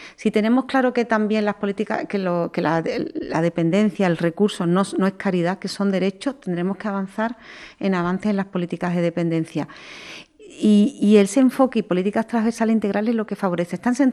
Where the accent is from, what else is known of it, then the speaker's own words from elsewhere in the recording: Andalusia, Spain; Pero como andaluza que llevo aquí viviendo toda mi vida, sé por qué se ha producido